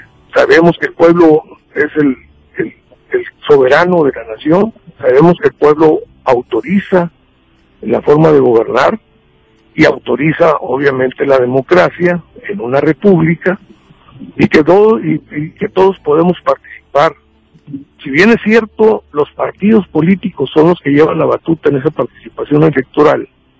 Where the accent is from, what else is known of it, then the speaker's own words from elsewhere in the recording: Mexico; A eso le apuesto yo como mexicano